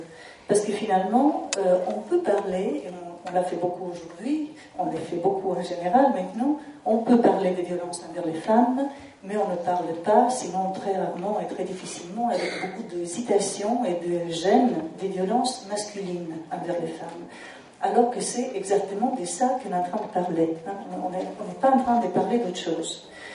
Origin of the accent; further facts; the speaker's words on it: Italy; French is a second language; je suis italienne